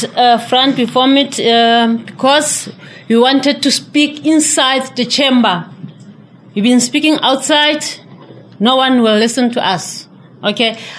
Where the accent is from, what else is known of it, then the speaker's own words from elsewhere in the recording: Soweto, Gauteng, South Africa; I'm from South Africa, in Soweto, the area called Dube.